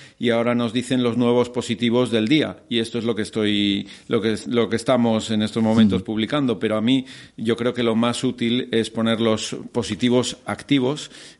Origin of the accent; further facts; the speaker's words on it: Balearic Islands, Spain; Nos reímos nosotros de nosotros mismos, yo me considero mallorquín también, ¿no?